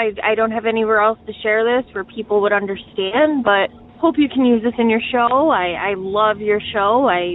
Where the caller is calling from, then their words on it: Detroit, Michigan, United States; I am calling from the Detroit area